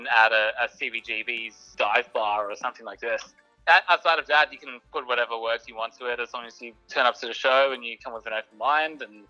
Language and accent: English; Australia; now in Churchill, Canada; So growing up in Australia, I was within a stone's throw of any body of water, let alone an ocean.